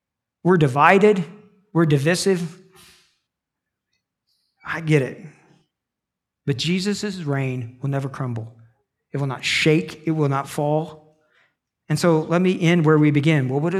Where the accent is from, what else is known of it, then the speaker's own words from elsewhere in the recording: Tennessee, United States; Where are you from? I said, Tennessee.